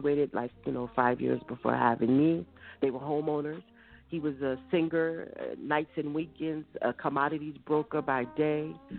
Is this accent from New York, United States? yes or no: yes; Brooklyn, New York, United States; I'm from Brooklyn, so dad, you know, they grew up in dad grew up in Bushwick, Brooklyn. Mom grew up in Bed-Stuy.